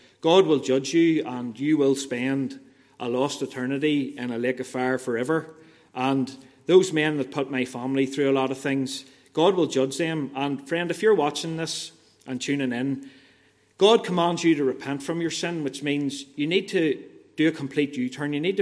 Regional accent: Banbridge, Northern Ireland, United Kingdom; So that's where I said at the start, I'm from Bonbridge. I grew up in Bonbridge.

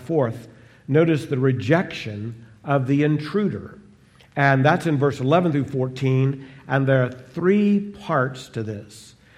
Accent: Arkansas, United States; I remember I was the hillbilly from Arkansas, and then I was in there with criminals from Detroit that were going to prison if they didn't go in the army.

